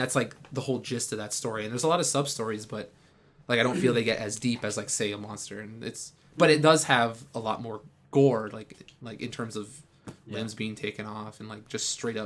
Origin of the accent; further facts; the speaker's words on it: Texas, United States; This is literally the coldest venue we've ever played because we're from Texas.